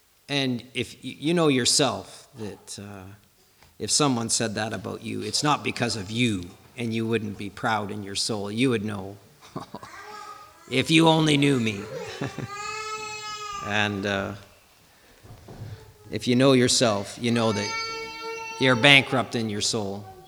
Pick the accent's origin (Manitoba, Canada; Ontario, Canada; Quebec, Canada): Ontario, Canada; Mississauga; I grew up in Mississauga